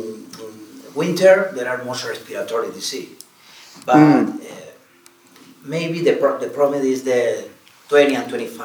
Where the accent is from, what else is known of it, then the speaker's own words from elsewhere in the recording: Cuba; English is a second language; I am from Cuba. In Cuban.